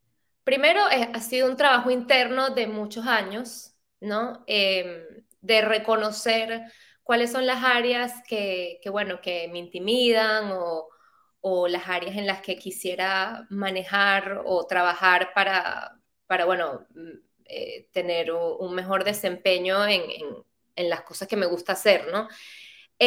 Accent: Venezuela; moved away as an adult; now in New York, United States; yo soy venezolana. Yo vivo en Nueva York desde hace 3 años. Soy psicólogo, me gradué en Caracas de psicología.

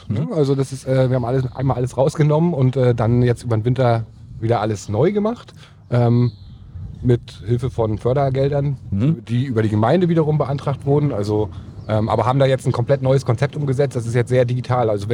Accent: Neubrandenburg, Mecklenburg-Vorpommern, Germany; also born or lived in Berlin; ich komme aus Neubrandenburg eigentlich und wollte eigentlich immer wieder zurück in den Norden.

